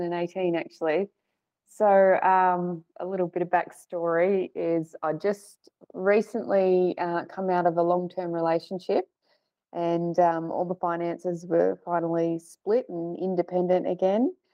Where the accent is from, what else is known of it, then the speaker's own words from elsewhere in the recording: Toowoomba, Queensland, Australia; So I grew up in Queensland, actually, in went to school and everything in Toowoomba, the Darling Downs.